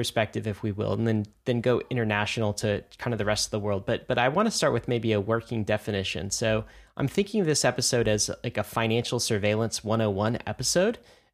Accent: United States; I can't because I'm an American.

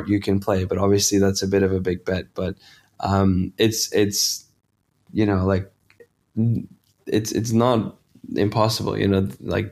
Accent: Netherlands; English is a second language; I come from a small town in the Netherlands. English is not even my first language. I've learned it through gaming.

